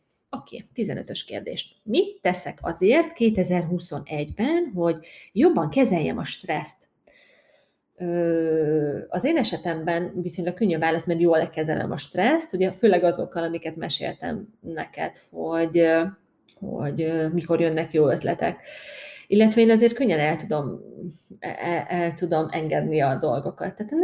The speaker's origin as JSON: {"language": "Hungarian", "town": "Tatabánya", "region": "Komárom-Esztergom", "country": "Hungary", "said": "Én ugye tatabányai vagyok"}